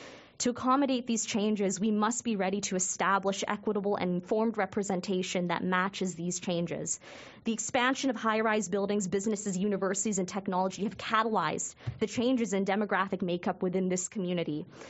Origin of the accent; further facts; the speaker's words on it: Surrey, British Columbia, Canada; So in all my years growing up in Surrey Centre, notably known as Wally or downtown Surrey